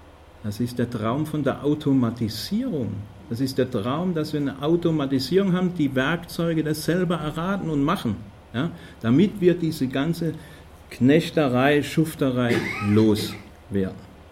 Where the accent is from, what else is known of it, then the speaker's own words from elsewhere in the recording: Stuttgart, Baden-Württemberg, Germany; ich komme aus Stuttgart